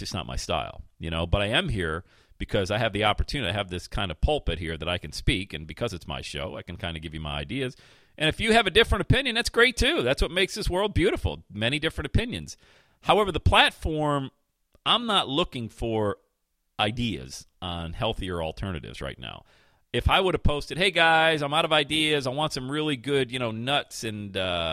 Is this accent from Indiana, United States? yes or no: no; Bradford, Pennsylvania, United States; I grew up in Bradford, PA. We called it pop.